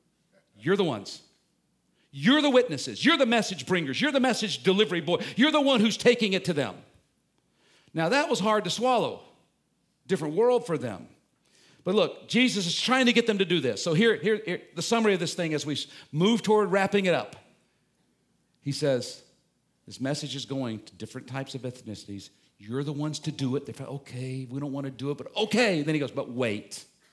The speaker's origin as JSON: {"language": "English", "town": "Jackson", "region": "Mississippi", "country": "United States", "tie": "born or raised there", "said": "Growing up in Jackson, Mississippi, going to private schools, if I had not intentionally stepped out of the bubble I grew up in, that would be my world as well."}